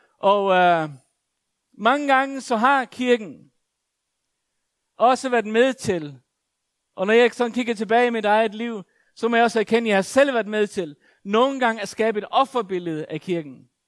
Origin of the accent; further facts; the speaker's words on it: Faroe Islands; da jeg voksede op på Færøerne, og i mine unge dage, så kommer jeg i forbindelse med kirke. Jeg var sådan 15-16 år gammel.